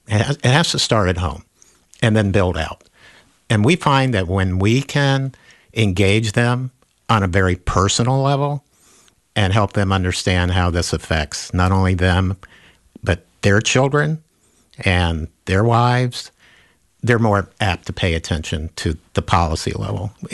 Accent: Florida, United States; And growing up in Florida, I was subjected to racism.

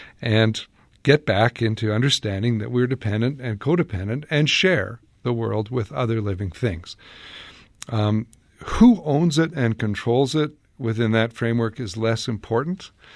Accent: Canada; There's our culture, and I'm Canadian, but I'm a North American too, and I've spent a lot of time in the United States

